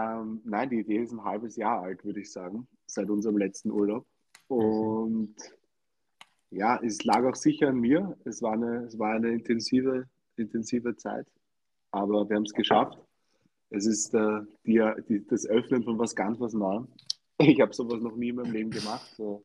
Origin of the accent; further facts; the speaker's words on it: Vienna, Austria; ich komme aus Wien, bin 27 Jahre alt